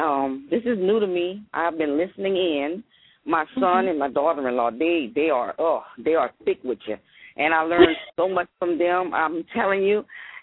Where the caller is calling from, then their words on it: Houma, Louisiana, United States; I'm calling from Houma.